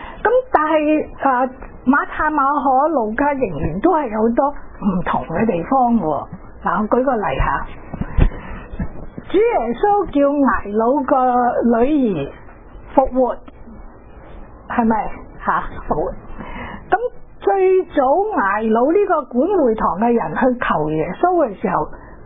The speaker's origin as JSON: {"language": "Cantonese", "country": "China", "said": "比我哋中国人以前嗰啲卜斋咧"}